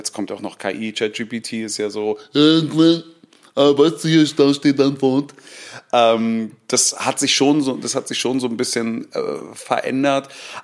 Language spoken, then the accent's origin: German; Berlin, Germany; Also ich komme aus West-Berlin